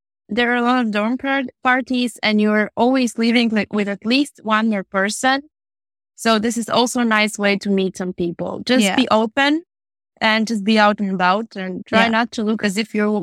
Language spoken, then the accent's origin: English; Bulgaria; now in Germany; I come from Southern Europe, from Bulgaria, and I'm really excited to be here to answer the questions.